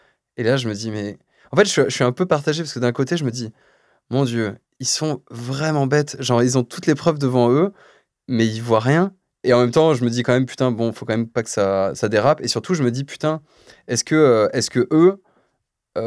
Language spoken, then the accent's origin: French; France; on est juste des Français en visite, on est des touristes.